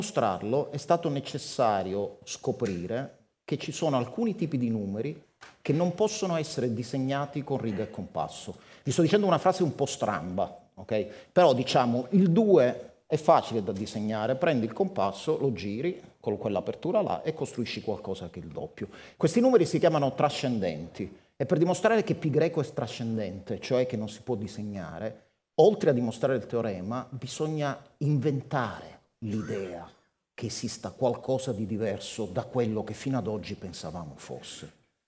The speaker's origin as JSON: {"language": "Italian", "region": "Sicily", "country": "Italy", "accent": "Sicilian", "said": "Ma è perché in siciliano, che è il mio dialetto, si dice"}